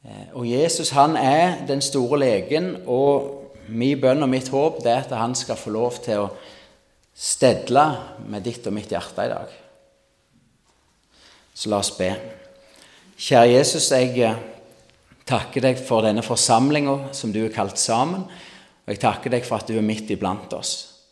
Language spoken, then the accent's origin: Norwegian; Salte, Rogaland, Norway; Jeg kommer fra Salte, ca. 3-3,5 kilometer sør av Bryne. … Jeg vokste opp i en søskenflokk med det var 5 brødre.